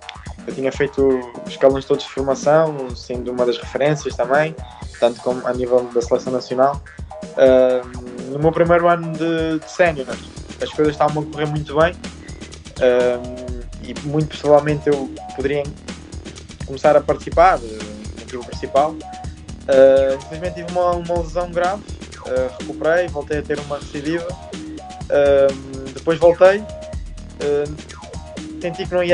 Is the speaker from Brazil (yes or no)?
no; Vila Real de Santo António, Algarve, Portugal; eu sou de Vila Real São António, é uma cidade pequena